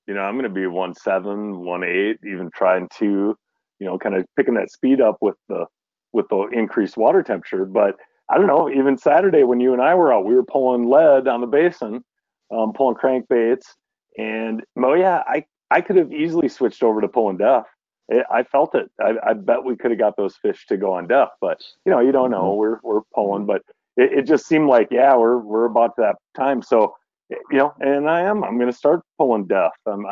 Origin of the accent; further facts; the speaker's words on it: Minnesota, United States; So I'm thinking of, you know, my home state of Minnesota